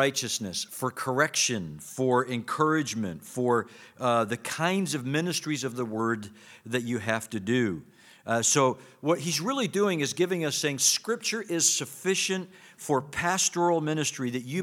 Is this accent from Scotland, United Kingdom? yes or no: yes; Scotland, United Kingdom; said I was from Scotland, I realized that I was probably going to disappoint all of you that I don't sound like